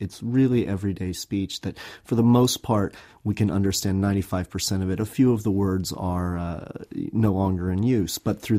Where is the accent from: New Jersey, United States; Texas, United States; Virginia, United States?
Texas, United States; Houston; Actually, I grew up in Houston, so I'm from Houston, Texas, yeah.